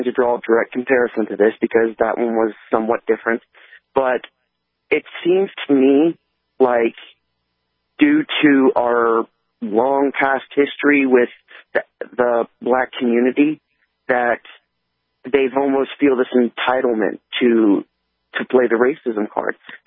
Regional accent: Cincinnati, Ohio, United States; I was born and raised up around Cincinnati, and I was there during the 2001 riots

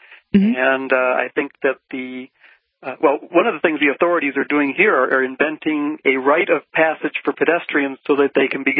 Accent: United States; moved away as an adult; now in Bogota, Colombia; Yeah. I'm teaching English here.

